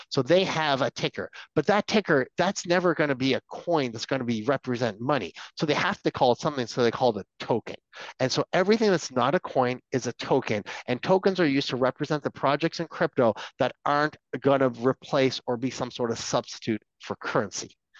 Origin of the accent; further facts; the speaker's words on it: Canada; So since I'm Canadian